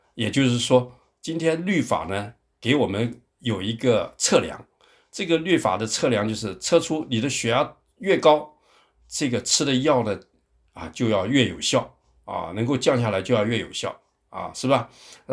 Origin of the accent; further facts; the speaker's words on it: Taiwan; moved away as an adult; 我们应该是94年哈，94年来移民的时候，报道团啊，我们啊那个时候从台湾来的人旅游的很多啊，